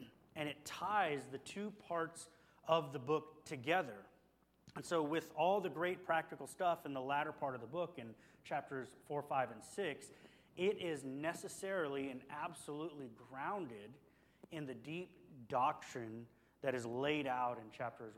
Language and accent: English; United States; because we're American.